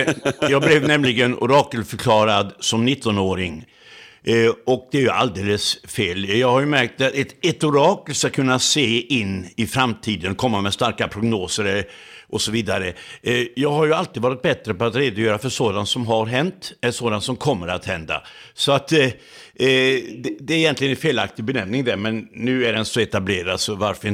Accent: Laholm, Halland County, Sweden; avlades i min hemstad Laholm utanför där.

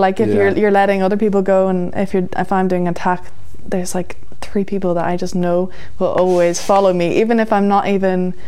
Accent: Enniskerry, County Wicklow, Ireland; I'm really lucky that I grew up in Enniskerry community.

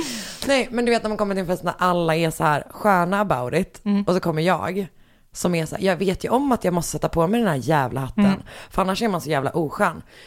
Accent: Gothenburg, Västra Götaland County, Sweden; Att jag är från Göteborg.

